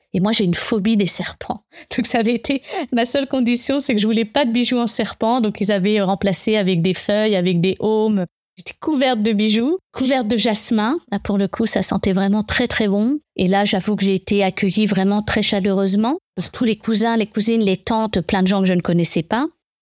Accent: Île-de-France, France; moved away; also born or lived in England / Germany; J'ai grandi dans cette banlieue parisienne. J'ai quitté la France pour aller en Angleterre, en Allemagne.

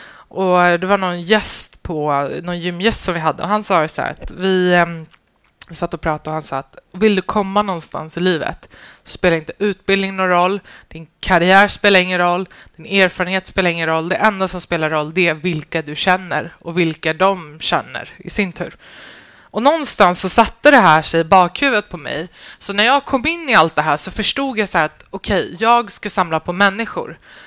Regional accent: Fittja, Stockholm County, Sweden; Men jag var 14 och jag växte upp i Fittja.

